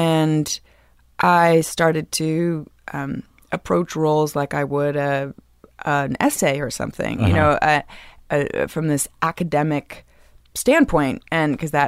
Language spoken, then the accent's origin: English; New York, United States; Oh, God. Like, I'm a New Yorker.